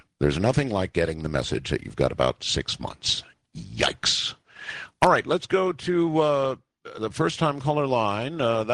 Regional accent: Nevada, United States; let's go to my home state, Nevada

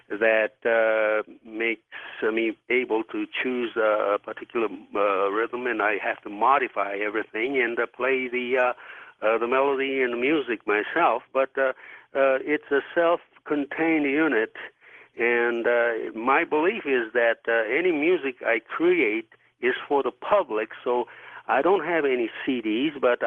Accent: Yokohama, Kanagawa, Japan; now in United States

